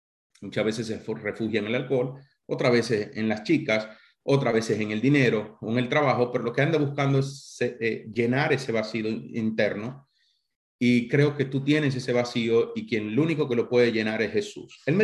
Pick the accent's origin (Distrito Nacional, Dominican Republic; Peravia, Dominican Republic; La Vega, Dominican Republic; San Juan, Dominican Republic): San Juan, Dominican Republic; San Juan de la Maguana; also born or lived in Santo Domingo; Yo soy de República Dominicana. Nací allí en una ciudad llamada San Juan de la Maguana. Y cuando cumplí 17, 18 años, fui a vivir a Santo Domingo, a la capital de República Dominicana.